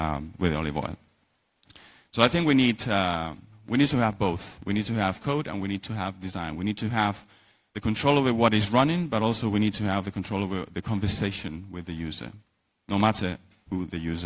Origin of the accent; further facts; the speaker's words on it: Spain; I'm from Spain.